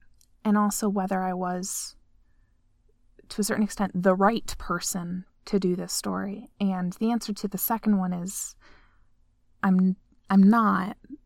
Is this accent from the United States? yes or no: yes; United States; accent: mid-Atlantic; I'm a white American. And that means from a logistical level that my accent is mid-Atlantic, and I'm very bad at putting on accents.